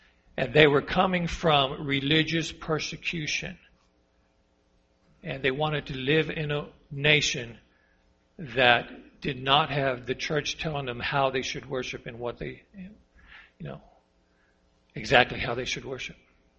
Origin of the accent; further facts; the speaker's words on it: United States; You know, I feel so fortunate to be an American. I love being American.